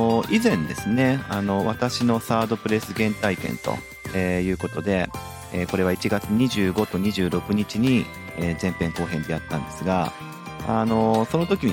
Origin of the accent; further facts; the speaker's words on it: Hokkaido, Japan; born there; moved away as an adult; now in Nagoya, Japan; 僕自身は、もともと北海道生まれ、なんですが、2010年ですね、2010年の4月に、まあ、大学院、名古屋での大学院っていうのに行こうかなと思ってこっちに来たんですよ